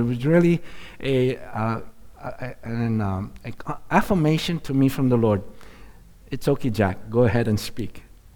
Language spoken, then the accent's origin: English; India; moved away as an adult; now in Canada; I am Chinese, born and raised in India, and then came to Canada with my wife and family in 1989.